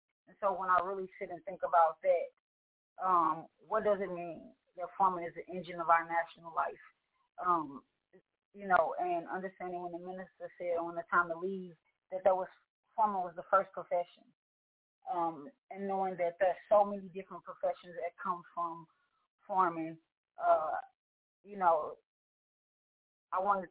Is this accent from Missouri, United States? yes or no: yes; St. Louis, Missouri, United States; I'm from St. Louis, Missouri.